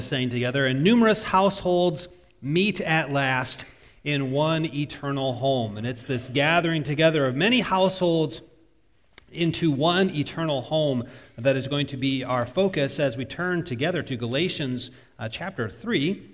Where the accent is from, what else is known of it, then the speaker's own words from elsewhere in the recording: Iowa, United States; Well, I'm from Northwest Iowa, being born and raised there.